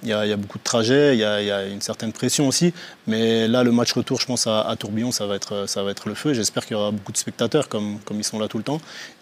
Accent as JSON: {"language": "French", "region": "Geneva", "country": "Switzerland", "said": "en tant que Genevois"}